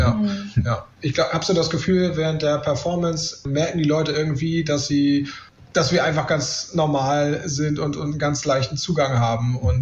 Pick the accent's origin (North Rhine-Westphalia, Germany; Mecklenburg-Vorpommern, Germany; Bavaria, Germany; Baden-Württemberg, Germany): Mecklenburg-Vorpommern, Germany; Kühlungsborn; Wir kommen ja aus Kühlungsborn